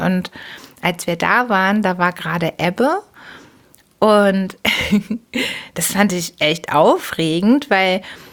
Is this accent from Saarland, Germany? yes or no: no; Hamburg, Germany; born there; als gebürtige Hamburgerin, als Hamburger deren